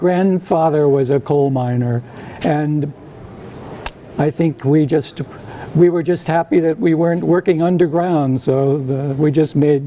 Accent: Ohio, United States; born there; I was born in Ohio in the summer of 1949.

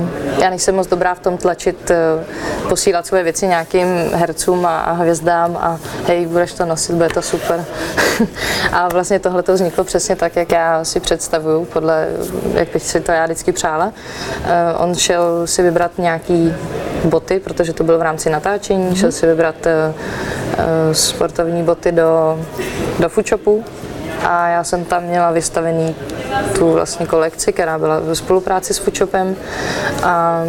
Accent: Prague, Czechia; já jsem spíš z toho Černého mostu, takže já když mluvím hodně konkrétně, tak je to Praha a Černý most, a čili jako sídliště a tahle ta kultura kolem toho

